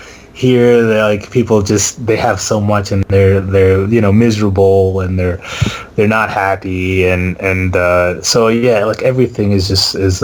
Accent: Scotland, United Kingdom; moved away; also born or lived in Zimbabwe / Texas; I was born in Zimbabwe, lived there for 2 years, went to Scotland, lived there for about 7 years. I did go back to Zimbabwe when I was 9 years old for like 9 months

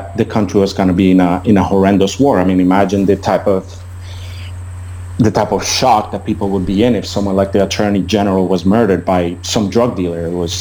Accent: Bogotá, Colombia; also born or lived in Armenia; So I was born in Colombia, South America. I was born in a smaller city called Armenia, but I lived a lot of my life in the capital, in Bogota.

